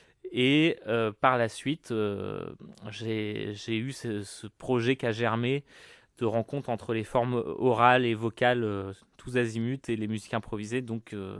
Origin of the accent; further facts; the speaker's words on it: Paris, Île-de-France, France; moi j'ai grandi à la Goutte d'Or, je vis à la Goutte d'Or